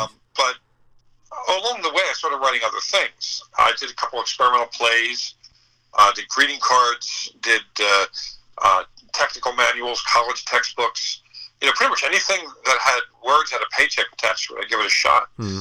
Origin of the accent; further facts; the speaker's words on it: Scotland, United Kingdom; And I am Scottish, you know.